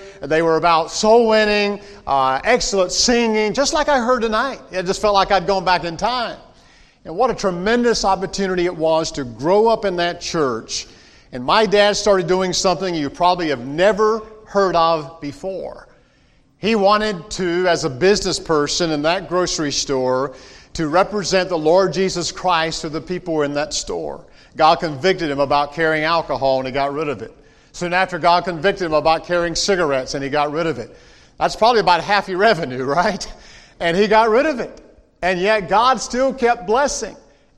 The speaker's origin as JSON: {"language": "English", "region": "North Carolina", "country": "United States", "accent": "Tar Heel", "lives_now": "Canada", "said": "some of you detected some of that Tar Heel accent already, did you not? Right. I haven't lost all of my accent while I've been in Canada, eh?"}